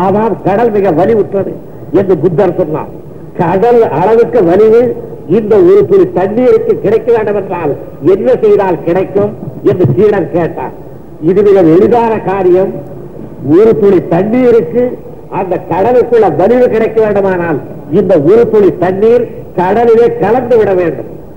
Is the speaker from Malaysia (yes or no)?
yes; Malaysia; ஆகையால் நீங்கள் நாங்கள் தமிழ்நாட்டுக்காரர்கள் என்று சொல்லாதீர்கள், நாங்கள் மலாசியக்காரர்கள், நாங்கள் கிளாவர வளையல், நாங்கள் மலாசியக்காரர்கள். ஆனால் எங்களுடைய மொழி தமிழ் மொழி